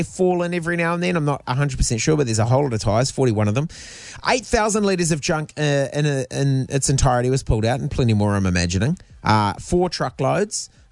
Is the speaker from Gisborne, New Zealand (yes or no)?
no; Hamilton, Waikato, New Zealand; I've always thought it would be, and growing up in Hamilton